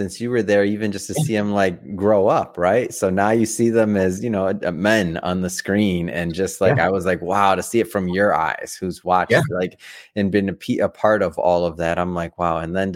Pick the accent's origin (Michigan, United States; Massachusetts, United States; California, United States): Michigan, United States; Detroit; So no, born and raised, I'm from Detroit. So right there, Southwest Detroit. So born and raised, watched him.